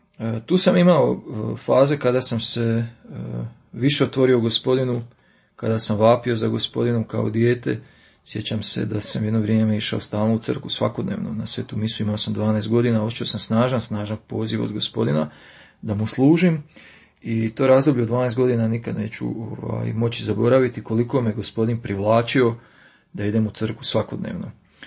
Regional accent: Slavonia, Croatia; born there; jer sam od rođenja nekako dinamičan, živ, obzirom da sam rođen u Slavoniji.

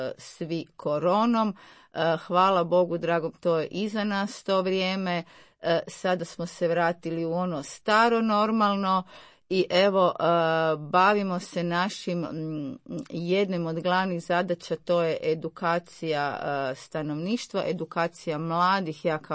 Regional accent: Zagreb, City of Zagreb, Croatia; Rođena sam u Zagrebu, tu sam završila osnovnu i srednju školu, nakon toga medicinski fakultet

